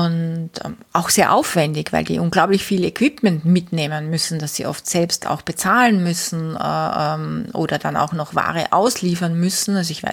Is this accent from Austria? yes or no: yes; Austria; Also bei uns in Österreich sind das aktuell 6 Leute.